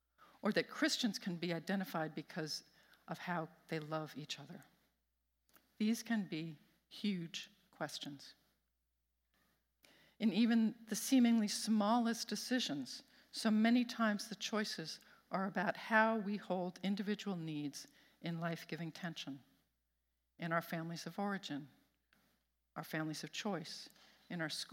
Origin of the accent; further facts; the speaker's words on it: New York City, New York, United States; Now, I grew up in Brooklyn, where cement ruled, trees were stunted, and grass was a fantasy.